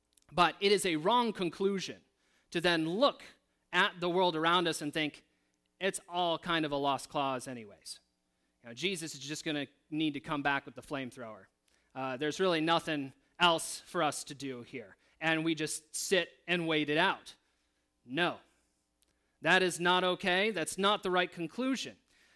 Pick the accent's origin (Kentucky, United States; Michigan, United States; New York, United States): Michigan, United States; I know growing up in the Midwest in Southwest Michigan, I think I paid more attention to it.